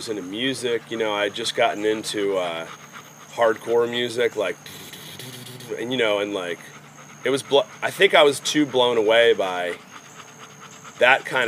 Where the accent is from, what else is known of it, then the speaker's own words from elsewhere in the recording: Pennsylvania, United States; born there; also born or lived in St. Thomas; I was born in Pennsylvania, went to St. Thomas. My mother said, let's go back to Pennsylvania, be near the family.